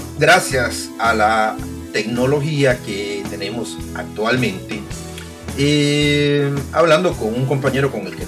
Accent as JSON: {"language": "Spanish", "country": "El Salvador", "tie": "born or raised there", "moved": "yes", "said": "hablando de El Salvador que es donde yo nací, donde tengo los mejores años de mi infancia y mi juventud"}